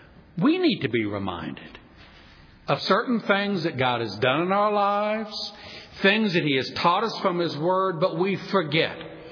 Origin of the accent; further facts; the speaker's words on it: New Orleans, Louisiana, United States; I'm from New Orleans and we got a little boat and went out there